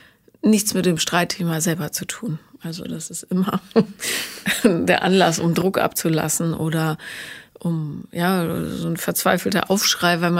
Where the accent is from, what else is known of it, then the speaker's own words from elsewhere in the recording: Bonn, North Rhine-Westphalia, Germany; weil ich bin ja in Bonn aufgewachsen